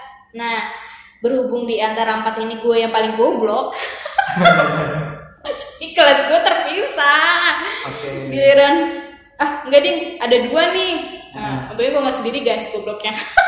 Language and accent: Indonesian; Surabaya, East Java, Indonesia; Gue pun juga cuy, gue Surabaya kan dagdug-dagdug gitu loh, dagdug-dagdug.